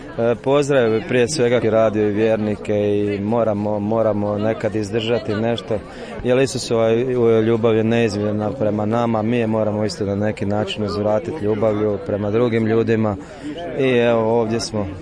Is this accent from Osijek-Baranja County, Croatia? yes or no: yes; Osijek, Osijek-Baranja County, Croatia; dolazim iz Osijeka